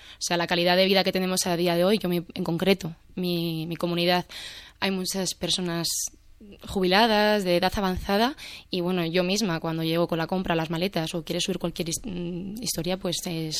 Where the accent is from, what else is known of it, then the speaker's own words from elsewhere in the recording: Aranjuez, Community of Madrid, Spain; yo he de decir que soy de Aranjuez, pero soy de las aves. Me he criado en las aves, mi familia es de las aves